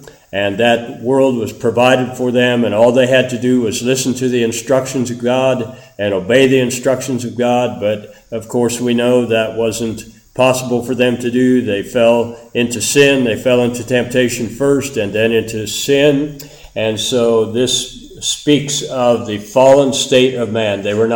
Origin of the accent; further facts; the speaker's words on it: Kansas, United States; When I was a youngster growing up in Kansas, there were hardly any businesses open on Sunday.